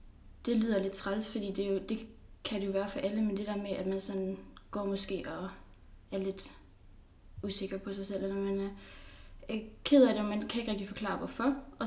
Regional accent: Skive, Central Denmark Region, Denmark; now in Aarhus, Denmark; og jeg er 19 år gammel, og jeg kommer fra Skive. Og lige nu bor jeg i Aarhus. Jeg flyttede hertil omkring nytår, faktisk.

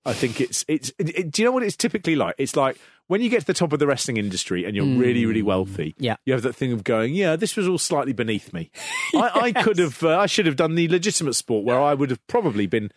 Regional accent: Hatch End, London, United Kingdom; So growing up in Hatch End, you knew Barry Cryer very well as being one of the most famous men in the world because he lived in Hatch End.

